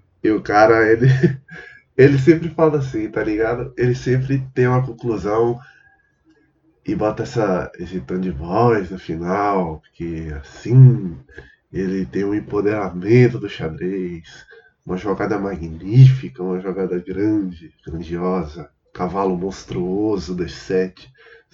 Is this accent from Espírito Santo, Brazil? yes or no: no; Bahia, Brazil; porque eu sou baiano, tá ligado?